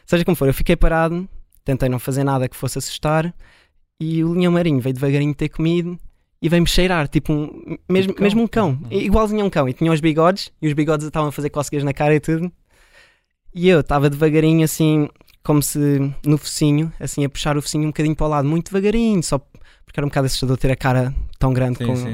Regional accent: Portugal; Eu, felizmente, que cresci em Portugal, fiz muito isso cá nas praias.

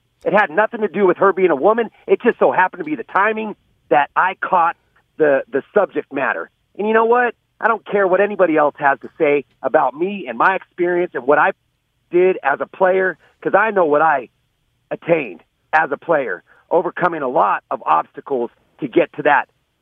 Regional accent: Bay Area, California, United States; I grew up in the Bay Area.

